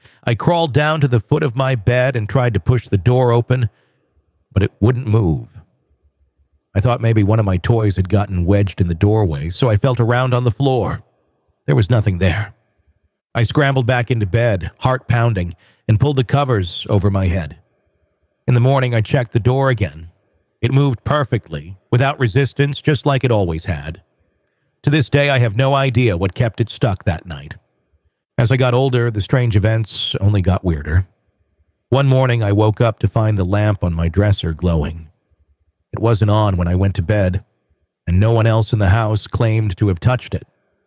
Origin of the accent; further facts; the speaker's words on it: Massachusetts, United States; I grew up just outside of Boston, in what seemed like a perfectly normal split-level house.